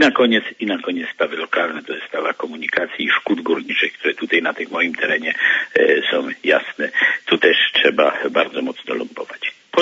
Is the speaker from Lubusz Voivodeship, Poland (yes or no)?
no; Rybnik, Silesian Voivodeship, Poland; będę reprezentował moje rodzinne miasto Rybnik oraz powiaty rybnickie i mikołowskie, czyli rdzennie śląską ziemię